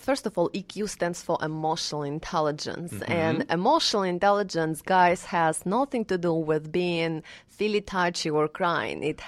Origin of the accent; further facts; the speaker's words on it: Russia; Yes, I come here from Russia, and I have been raised in a very abusive family with a single mother